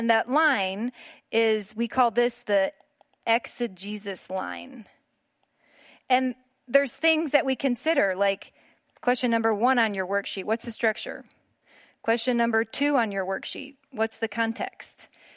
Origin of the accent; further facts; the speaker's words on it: Chicago, Illinois, United States; now in Philadelphia, United States; I'm from Chicago. I'm Midwestern. So I read scripture through that lens. And moving to Philadelphia opened my eyes to some other frameworks that East Coast people have that are different.